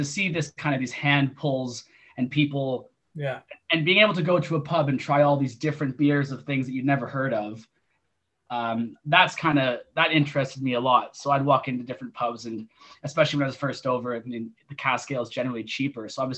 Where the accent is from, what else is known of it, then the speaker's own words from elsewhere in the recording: Canada; And yeah, I come from Canada.